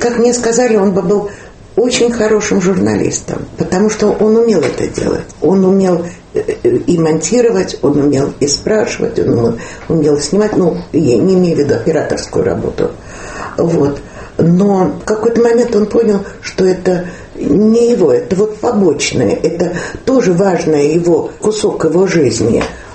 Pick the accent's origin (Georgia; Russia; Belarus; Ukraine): Georgia; Tbilisi; я сама не из Москвы, я и из Тбилиси.